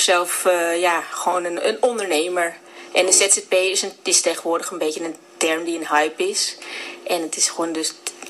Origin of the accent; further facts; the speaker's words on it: Amsterdam, North Holland, Netherlands; born there; now in Landsmeer, Netherlands; Geboren in Amsterdam, maar al sinds een jaar of 9 wonen we hier in het mooie Landsmeer.